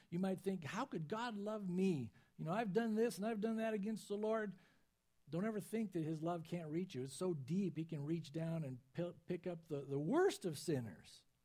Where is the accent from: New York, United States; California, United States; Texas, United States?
California, United States; San Diego; You know, I grew up in San Diego, but take a little Dixie cup.